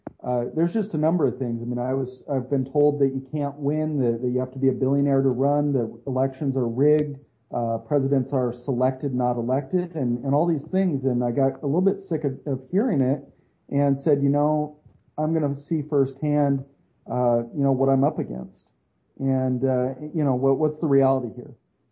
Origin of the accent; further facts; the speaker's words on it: Oregon, United States; My home state of Oregon, it's 18,000 signatures.